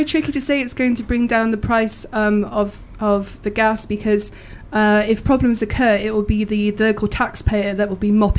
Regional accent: South West England, United Kingdom; my hometown having to deal with the local effects of this process. I don't think that will ever weigh it out. It's a very we've got our local MP Jacob Rees-Mogg

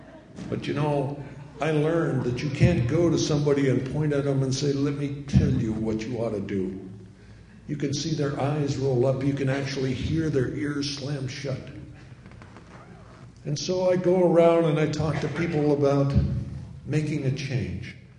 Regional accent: Montana, United States; But remember, I came from Montana. I was a 300-pound football player

